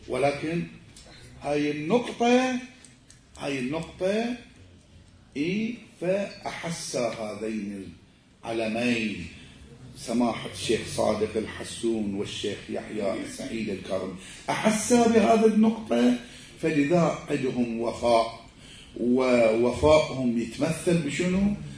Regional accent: Najaf, Najaf Governorate, Iraq; خصوصا إذا أبو الزوج يتوفى عندنا بالنجف يسموه بالعراق يسموه الطهدفرة

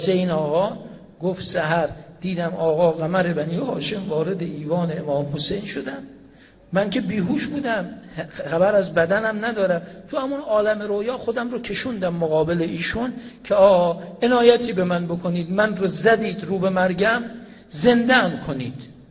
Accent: Zanjan Province, Iran; من زنجانی هستم، ایرانی هستم

